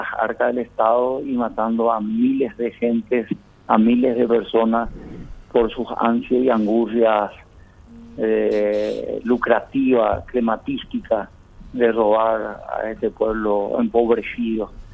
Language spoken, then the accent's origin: Spanish; Paraguay; primero como paraguayo y como colorado también